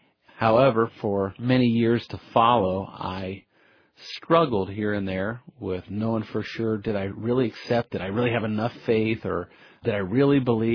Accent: Miami, Florida, United States; I grew up in Miami, Florida, and every Sunday, my mom and dad were very faithful to pack my siblings and myself up in the car and take us to church

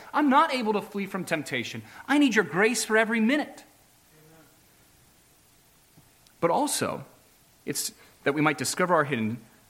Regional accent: Maryland, United States; I'm from Maryland, and where I come from, ants are not a big deal.

